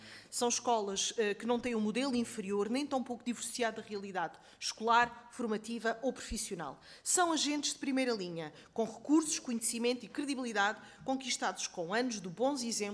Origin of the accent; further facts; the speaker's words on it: Grândola, Setúbal, Portugal; Nós somos todos do campo, praticamente. Eu conheço muito bem uma escola agrícola de Grândola, sou de Grândola